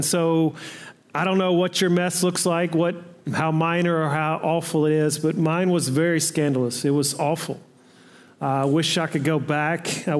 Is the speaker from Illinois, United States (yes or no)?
no; Mississippi, United States; Now, I'm from Mississippi. We don't have a lot of six-syllable words we use